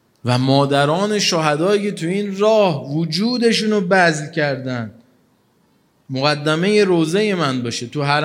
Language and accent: Persian; Iran; تا متوجه شد من ایرانیم اومد بیرون